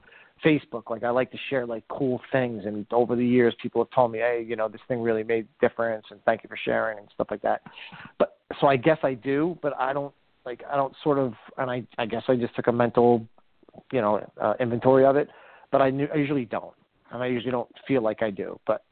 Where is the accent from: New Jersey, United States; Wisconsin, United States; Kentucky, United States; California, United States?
New Jersey, United States; Jersey City; I grew up in Jersey City in a three-floor walk-up, top floor. Actually, no, a 4-floor walk-up. I was on the third floor. A one-bedroom apartment with four people. My father was just got on the job as a police officer.